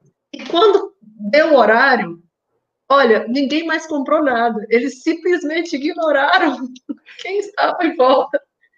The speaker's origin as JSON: {"language": "Portuguese", "town": "Brasília", "region": "Federal District", "country": "Brazil", "tie": "born or raised there", "also_born_or_lived": "Minas Gerais", "said": "Eu sou mineira, sou nascida em Minas e... Como eu te falei, né? E fui para Brasília, só fui lá em Minas nascer e voltei para Brasília. Tenho muito orgulho de ser mineira, de ser de Brasília"}